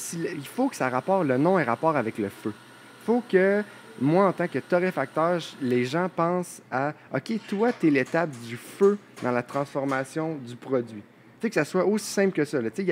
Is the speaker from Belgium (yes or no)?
no; Rio de Janeiro, Brazil; accent: Rio; French is a second language; C'était pas mon accent de Rio.